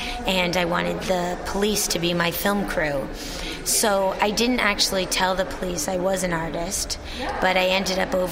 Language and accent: English; United States; now in Amsterdam, Netherlands; Yes, I'm American, but I'm based now in Amsterdam.